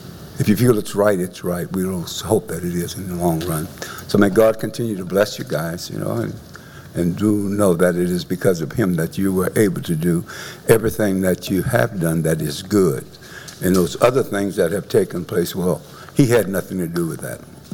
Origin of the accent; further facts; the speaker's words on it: New Iberia, Louisiana, United States; now in Port Arthur, United States; I'm from Louisiana, New Iberia. And I've been here over a year